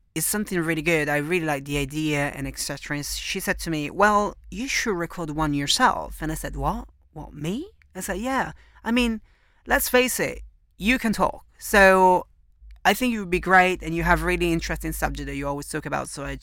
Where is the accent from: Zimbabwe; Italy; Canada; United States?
Italy; Venice, Veneto; born there; English is a second language; moved away as an adult; I am 26 years old. I was born in Italy, precisely in Venice, one of the most romantic cities in the world.